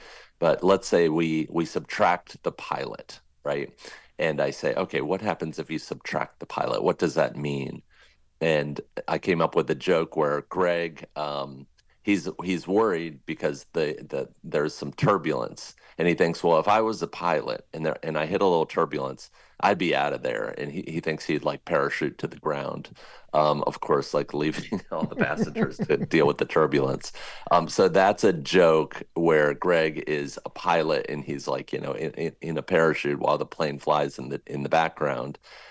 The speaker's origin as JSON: {"language": "English", "town": "Fort Washington", "region": "Maryland", "country": "United States", "tie": "born or raised there", "said": "I used to just rely on my own memories of growing up in Fort Washington, Maryland."}